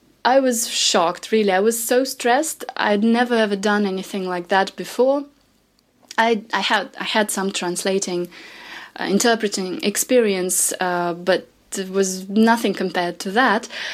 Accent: St. Petersburg, Saint Petersburg, Russia; I'm from St. Petersburg in Russia.

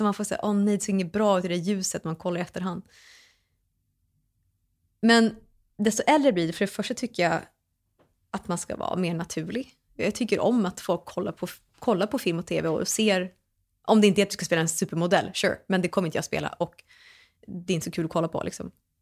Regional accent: Sweden; born or raised there

